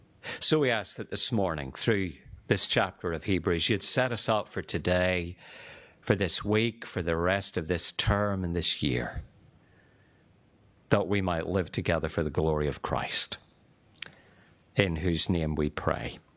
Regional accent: Northern Ireland, United Kingdom; now in Australia; I am Northern Irish. I am Irish. I am British. I am Australian. So I'm confused most of the time, except when the rugby is on.

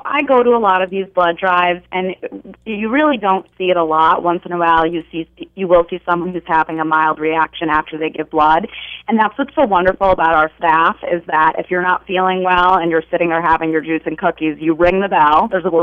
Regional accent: New Hampshire, United States; I'm originally from New Hampshire, so I'm a New England girl, Red Sox fan, love my Boston sports teams.

